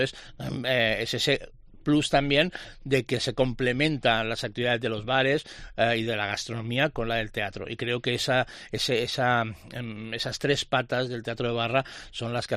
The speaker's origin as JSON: {"language": "Spanish", "town": "Ibiza", "region": "Balearic Islands", "country": "Spain", "said": "con el dolor que me supone, porque soy ibicenco, ¿eh? Me iría a Ibiza continuamente"}